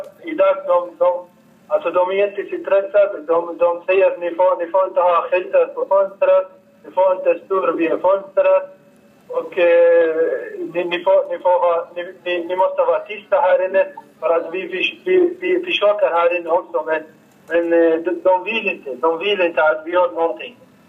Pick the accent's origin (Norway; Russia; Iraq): Iraq; Swedish is a second language; now in Sweden; och jag har varit i förvar 8 månader. Och jag kommer från Irak